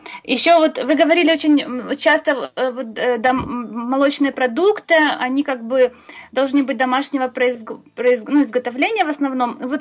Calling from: Zurich, Switzerland; Я из Цюриха.

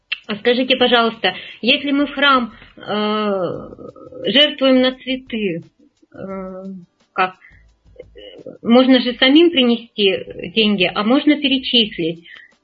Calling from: Omsk, Omsk Oblast, Russia; Я звоню из Омска.

